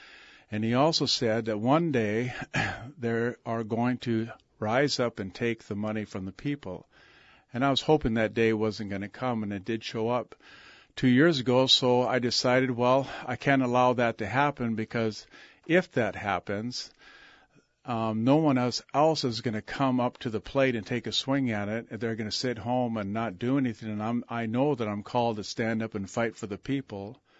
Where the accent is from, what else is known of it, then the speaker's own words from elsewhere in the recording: Petersburg, Alaska, United States; I'm from Petersburg, Alaska. I was born and raised there, and my father was born in Wrangell.